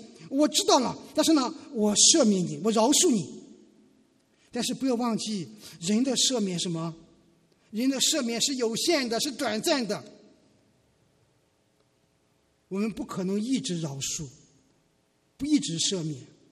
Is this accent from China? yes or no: yes; China; 对我们今天的在来自于中国大陆的绝大多数的基督徒来说，因为我们成长在无神论的环境，从小受的是辩证唯物主义的教育，受的是达尔文进化论的教育